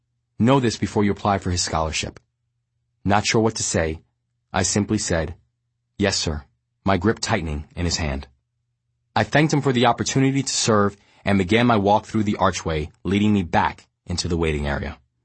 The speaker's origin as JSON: {"language": "English", "town": "Bronx", "region": "New York", "country": "United States", "tie": "born or raised there", "said": "Many of the kids I grew up with in the Bronx, including guys like Shay, who stayed outside the law, never believed that they'd have a shot."}